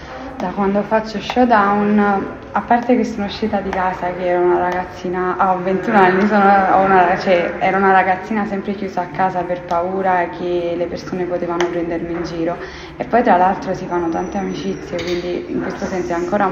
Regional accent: Naples, Campania, Italy; faccio parte della squadra del Colosimo e vengo da Napoli.

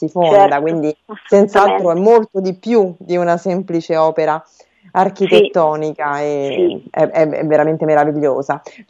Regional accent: Rome, Lazio, Italy; devo dire che da romana la cupola di San Pietro è qualcosa di incredibile

